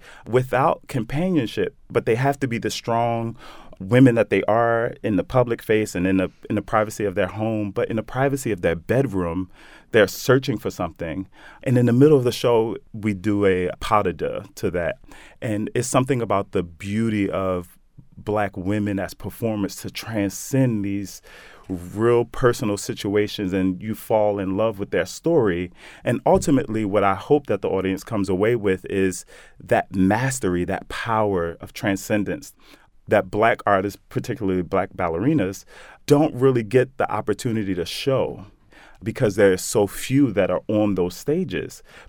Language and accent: English; Philadelphia, Pennsylvania, United States; I grew up very gay in West Philly, in a neighborhood where you couldn't be gay at all.